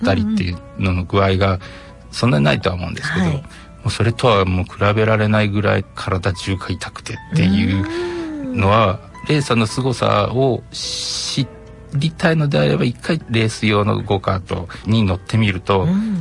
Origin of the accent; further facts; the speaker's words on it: Toyohashi, Aichi, Japan; 豊橋出身。